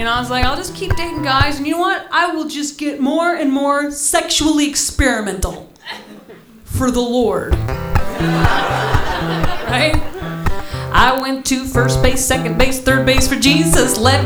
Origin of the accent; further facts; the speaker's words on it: Texas, United States; I grew up in a small town in Texas. Well, my hometown was fine. It's a okay place to be from.